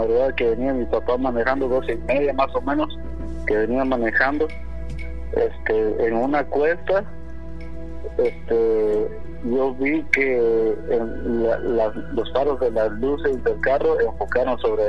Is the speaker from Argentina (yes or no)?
no; Guatemala; Mire, yo soy de Guatemala y vengo escuchando el programa ya hace tiempo.